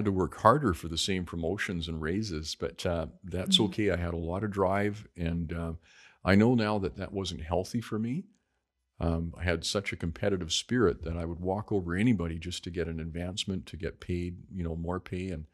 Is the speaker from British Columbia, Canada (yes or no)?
yes; Terrace, British Columbia, Canada; So we grew up very poor. Growing up in Terrace was a challenge at the time. It was a very redneck logging community, and people were very not accepting in white culture Native Indian people.